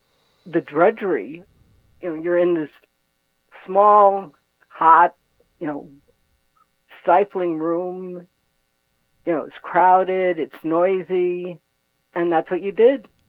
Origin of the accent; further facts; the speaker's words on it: Bronx, New York, United States; born there; by the time I was born in the Bronx